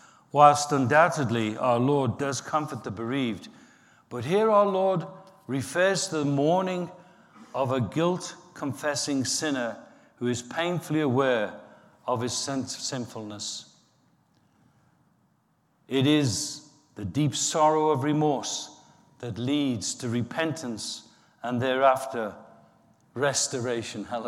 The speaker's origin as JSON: {"language": "English", "town": "Liverpool", "region": "North West England", "country": "United Kingdom", "tie": "born or raised there", "said": "Growing up in Liverpool, that's the last thing you wanted to look like. You never wanted to look meek. You wouldn't survive."}